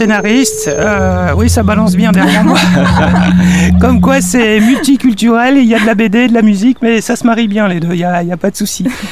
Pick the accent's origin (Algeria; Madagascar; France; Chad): France; Hauts-de-France; C'est peut-être en partie mes origines, puisque je suis originaire du Nord, donc la franco-belge, ça me parle un petit peu.